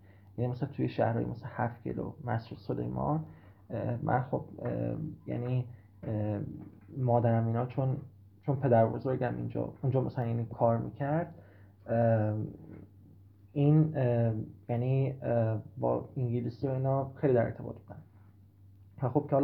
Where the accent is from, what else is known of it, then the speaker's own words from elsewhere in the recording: Ahvaz, Khuzestan, Iran; born there; البته من خودم متولد اهوازم،